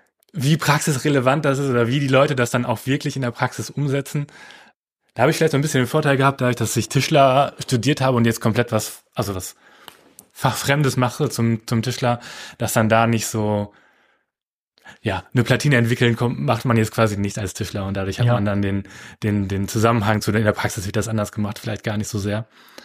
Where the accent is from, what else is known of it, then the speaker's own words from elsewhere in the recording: Paderborn, North Rhine-Westphalia, Germany; Ich komme aus Paderborn, deswegen war es so ein bisschen, ich hatte auch Lust irgendwie, ja, wieder so ein bisschen in die Heimat zurückzugehen.